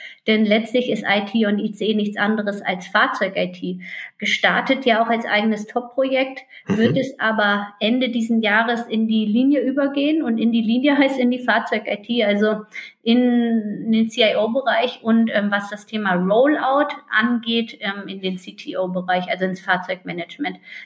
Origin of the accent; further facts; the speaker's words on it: Northern Germany, Germany; now in Frankfurt, Germany; in meine Heimat in Norddeutschland